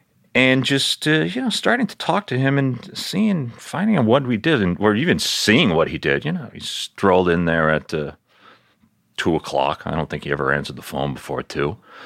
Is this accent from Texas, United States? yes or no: no; Queens, New York, United States; also born or lived in Colorado; I grew up in Queens. Yeah, I mean, the only reason I left is because isn't that what you do?